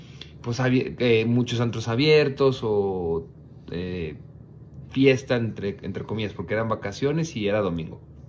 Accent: Mexico; nosotros Chivas como mexicanos

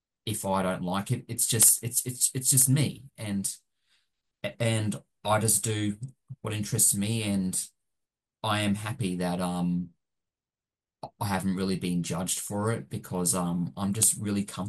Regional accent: Australia; And I think, yeah, I am. I'm just a Australian on my own terms.

